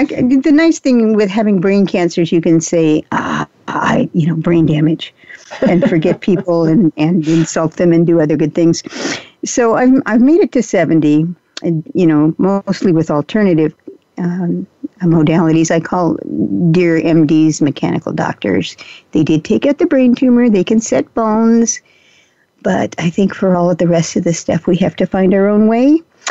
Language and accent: English; Texas, United States; born there; See, I was born in Texas, and my mother was a lifelong Texan